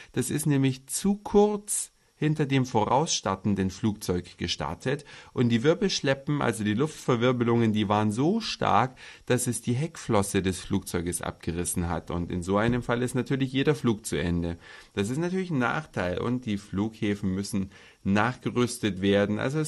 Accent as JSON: {"language": "German", "region": "Hamburg", "country": "Germany", "said": "so als Hamburger"}